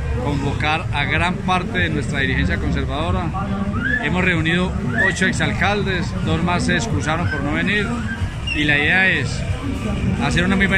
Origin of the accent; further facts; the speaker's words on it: Belén de Umbría, Risaralda, Colombia; estamos hoy aquí en mi tierra natal, Belén de Umbría